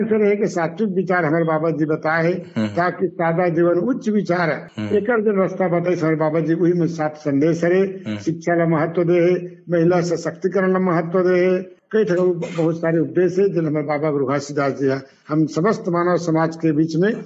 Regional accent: Khola, Chhattisgarh, India; मैं कलाकार खोला गांव के मोर जन्मे पले बढ़े

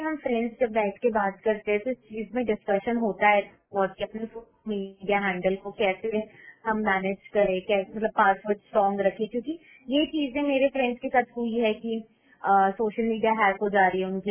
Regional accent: Bilaspur, India; और मैं बिलासपुर की निवासी हूँ।

